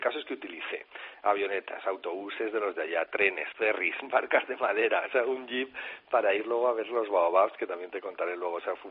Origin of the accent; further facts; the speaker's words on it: Logroño, La Rioja, Spain; ¿cómo me traducen a mí mis novelas si soy de Logroño?